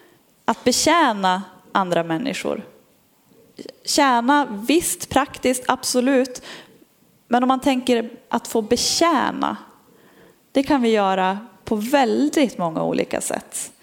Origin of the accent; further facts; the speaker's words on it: Norrland, Sweden; Kanske lite extra mycket vi som är norrlänningar.